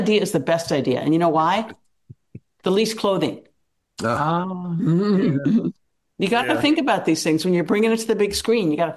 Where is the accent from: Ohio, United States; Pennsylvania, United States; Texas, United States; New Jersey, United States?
Pennsylvania, United States; Pittsburgh; This past week you were in Pittsburgh, my hometown, at a conference.